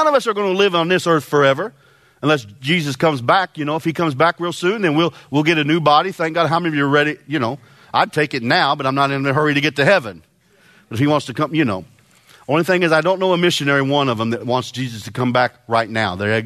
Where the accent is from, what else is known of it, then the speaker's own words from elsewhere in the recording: Illinois, United States; Now, David and I here, we're from Illinois. Now, that's not much of a claim, you know, with some of the things that go on there.